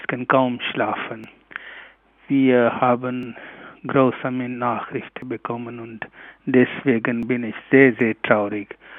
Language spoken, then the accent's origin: German; Pakistan; German is a second language; now in Germany; aber mein Herz und mein Kopf sind immer in Pakistan. Und habe ich viel für meine Heimat, für mein Bistum getan